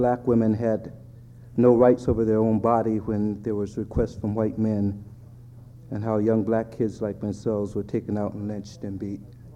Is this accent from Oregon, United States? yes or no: no; Seattle, Washington, United States; I was born and raised here in Seattle.